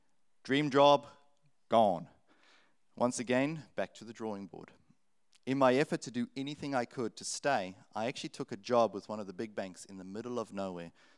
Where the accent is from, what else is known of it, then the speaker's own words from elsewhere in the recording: Queensland, Australia; growing up in Queensland